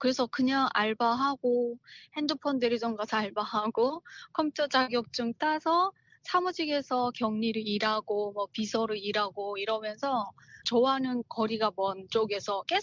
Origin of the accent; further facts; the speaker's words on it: North Korea; now in South Korea; 저도 탈북민으로 살면서